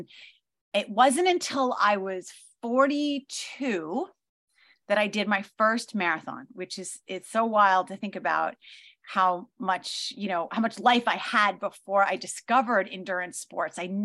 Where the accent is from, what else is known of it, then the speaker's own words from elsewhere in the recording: New York, United States; So in a nutshell, as a kid, I grew up here on Long Island and I live in the hometown where I grew up.